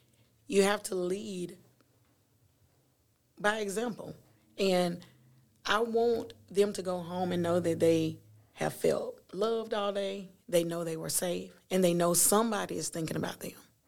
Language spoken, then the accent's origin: English; Sylacauga, Alabama, United States; I was born and raised in Sylacauga.